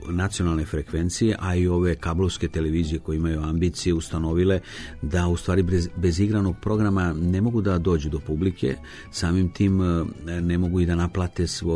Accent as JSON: {"language": "Serbian", "country": "Serbia", "said": "smo nacionalno opredeljeni kao Srbi"}